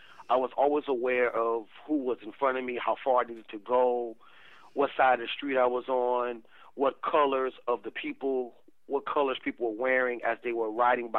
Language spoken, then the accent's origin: English; Chicago, Illinois, United States; So I was born and raised in Chicago.